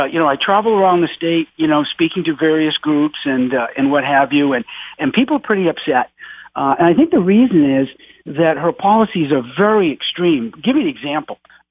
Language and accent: English; Maine, United States; I grew up in Maine. I remember when the Kennebec River was so polluted